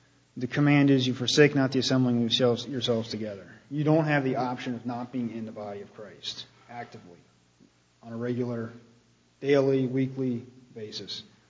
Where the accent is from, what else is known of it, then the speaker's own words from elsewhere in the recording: New York, United States; At the time, I grew up in New York. This was in New York. We lived about 45 minutes from West Point military base, military academy in the base, which is a huge complex.